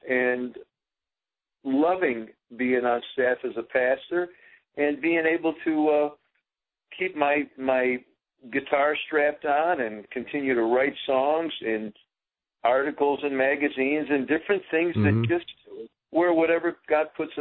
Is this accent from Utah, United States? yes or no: no; Syracuse, New York, United States; But, you know, I'm originally from Syracuse, New York.